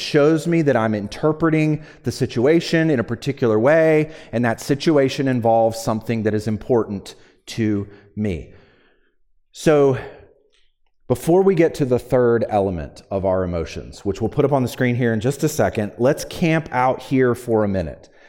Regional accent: Virginia, United States; I told you I am from Virginia. Central Virginia, it's a more rural area right in the Blue Ridge Mountains, and people there drive differently than they do here.

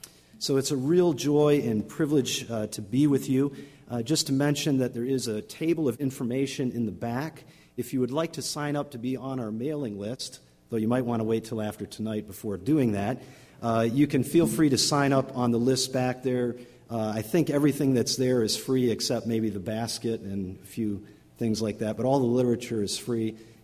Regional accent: Livonia, Michigan, United States; now in Wheaton, United States; I grew up in Livonia, and my father was a pastor at First Baptist Church of Livonia for about 27 years, and then went on to be with the Lord. And since that time, we have relocated. We live in Wheaton, Illinois

